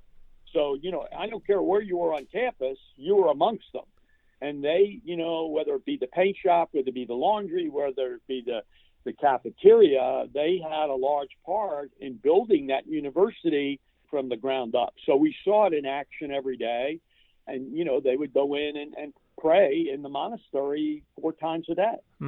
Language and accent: English; New Jersey, United States; you know, I came from New Jersey, and I think that going to Florida was the first time I had been out of the state of New Jersey